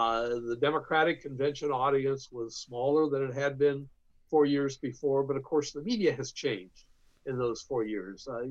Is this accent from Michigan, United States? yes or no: yes; Ann Arbor, Michigan, United States; I grew up in Ann Arbor, or was living in Ann Arbor at the time of the Detroit riots.